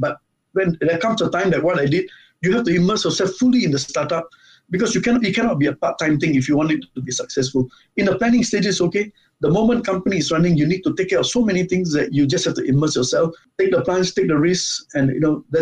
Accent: Singapore; Now, I'm a Singaporean.

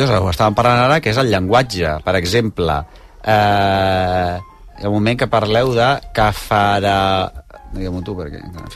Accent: Barcelona, Catalonia, Spain; Nosaltres que som aquí de Barcelona, que parlem cada cop pitjor

